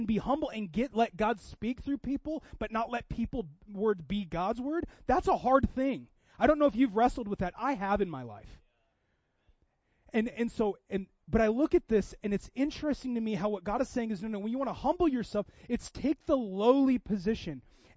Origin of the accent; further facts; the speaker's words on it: Seattle, Washington, United States; I grew up in Seattle.